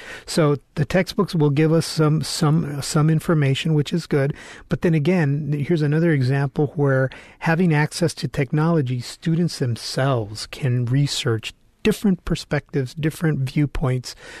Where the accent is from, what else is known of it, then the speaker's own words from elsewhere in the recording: Tucson, Arizona, United States; first language es; English is a second language; I started my public education in Tucson as an English language learner. I spoke no English. I was only Spanish speaking.